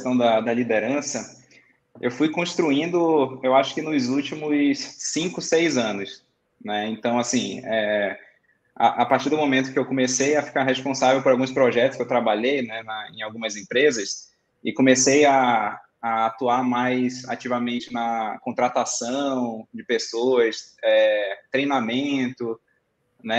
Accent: Manaus, Amazonas, Brazil; now in São Paulo, Brazil; eu sou de Manaus, Amazonas, mas moro aqui em São Paulo faz uns 8 anos, mais ou menos.

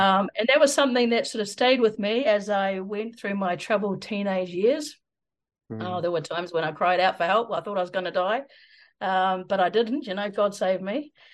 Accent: Christchurch, Canterbury, New Zealand; also born or lived in England; So I was born in England, came to New Zealand, grew up in Christchurch.

